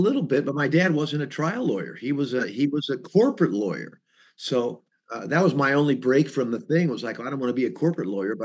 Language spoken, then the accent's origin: English; St. Louis, Missouri, United States; I grew up in St. Louis. My dad's a lawyer.